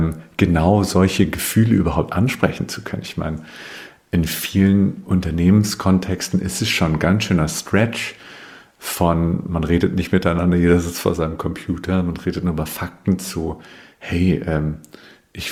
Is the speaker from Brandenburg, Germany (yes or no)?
no; Bavaria, Germany; Ich komme aus Bayern, das hört man vielleicht manchmal, ich bin mir gar nicht bewusst